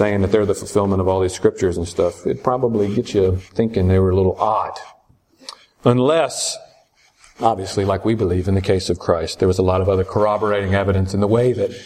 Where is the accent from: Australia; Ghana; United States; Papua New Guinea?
United States; the South; well, I mean, I'm a Southerner, so it comes kind of natural.